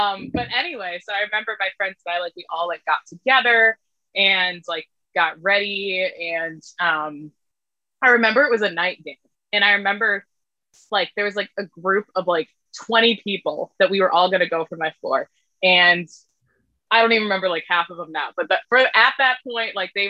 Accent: Janesville, Wisconsin, United States; I am from Janesville, Wisconsin. So that's about 40 minutes south, can be 30, depending on how quick you drive from Madison.

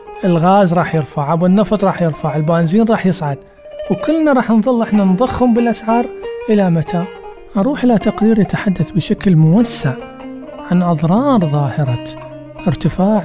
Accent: Sulaymaniyah, Sulaymaniyah Governorate, Iraq; السليمانية مدينتي مثلا

